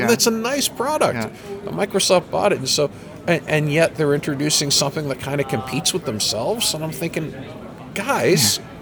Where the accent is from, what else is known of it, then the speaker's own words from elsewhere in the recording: Canada; Well, remember, I'm Canadian, so yes, this is important.